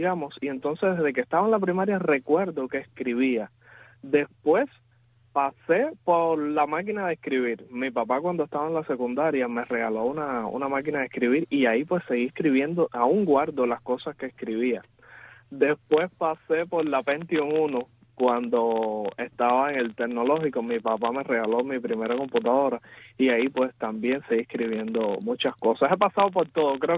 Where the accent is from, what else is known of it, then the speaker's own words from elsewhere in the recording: Havana, Cuba; Bueno, yo soy de La Habana, de la capital de Cuba.